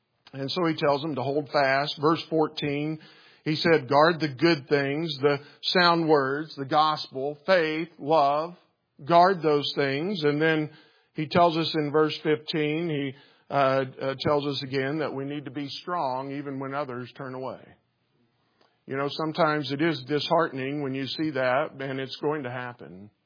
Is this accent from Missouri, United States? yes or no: yes; Missouri, United States; moved away as an adult; now in Colorado, United States; I grew up in Missouri and then moved to Colorado in our early 20s